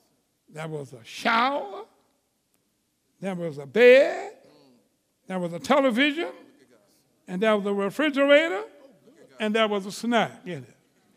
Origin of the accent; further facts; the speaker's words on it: Sacramento, California, United States; She said, where are you from? I said, Sacramento, California.